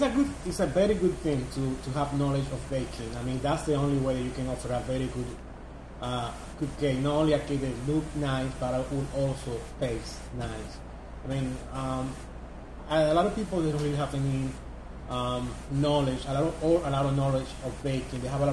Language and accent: English; Dominican Republic; now in New York, United States; But then I went to culinary school back home in the Santo Domingo.